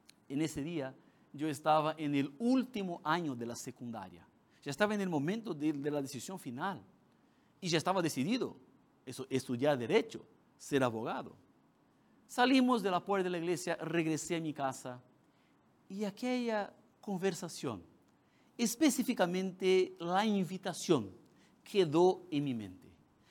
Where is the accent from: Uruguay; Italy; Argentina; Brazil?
Brazil; accent: Brazilian; first language Portuguese; Spanish is a second language; yo tengo acento porque soy brasileño. Yo no soy nativo en español, pero predico en español.